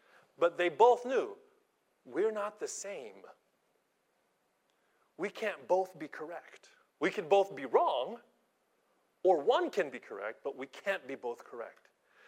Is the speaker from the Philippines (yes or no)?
yes; Philippines; We're the same. I'm Filipino. My beautiful wife, Japanese. We're both Asian.